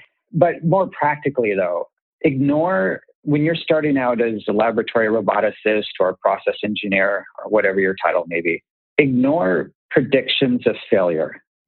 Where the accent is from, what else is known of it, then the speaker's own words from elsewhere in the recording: Kansas, United States; I grew up in Kansas. I got a whole lot of The Wizard of Oz when I was there.